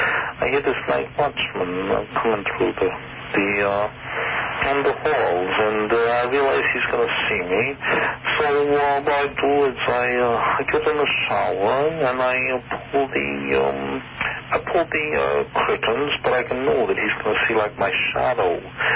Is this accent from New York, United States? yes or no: yes; Brooklyn, New York, United States; I work in insurance in New York City. I'm from Brooklyn